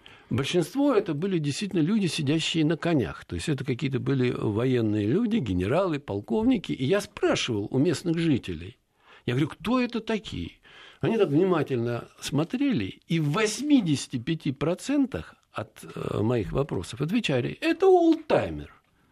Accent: Russia; Я говорю, я из Советского Союза. Нет, говорит, это я, говорит, такое не знаю. Откуда? Я говорю, из России.

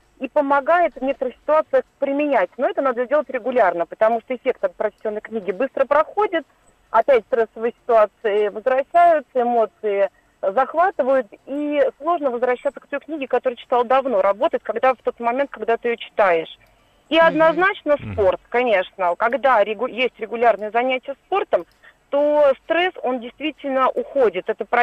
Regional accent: Moscow Oblast, Russia; я из Московской области

